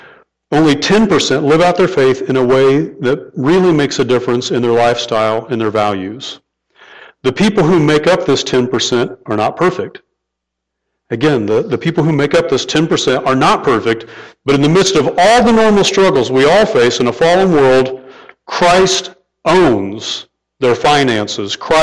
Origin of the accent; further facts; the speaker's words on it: California, United States; born there; I was born in California. I have no clue where that is.